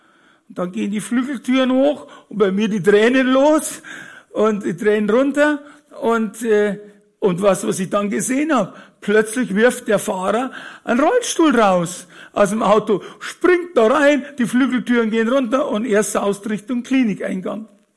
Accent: Fürstenfeldbruck, Bavaria, Germany; born there; accent: Bavarian; Ich bin geboren in Fürstenfeldbruck, meine Eltern, das ist kurz vor München, man hört immer im bayerischen Dialekt

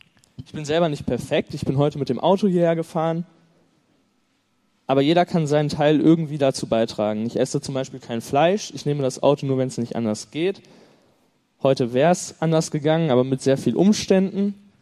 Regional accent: Mainz, Rhineland-Palatinate, Germany; ich komme aus Mainz.

